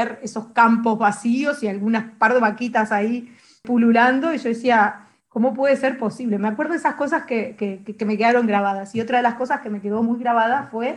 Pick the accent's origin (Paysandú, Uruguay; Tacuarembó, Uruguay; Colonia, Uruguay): Colonia, Uruguay; Colonia del Sacramento; yo soy del interior, yo nací en Colonia del Sacramento, y en ese momento, bueno, muchas veces viajaba de Colonia a Montevideo estaba instalada allá en Montevideo, pero sí que viajaba a ver a mi familia.